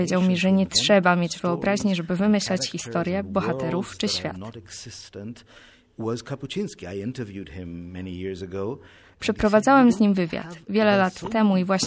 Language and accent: Polish; Argentina; jestem z Argentyny.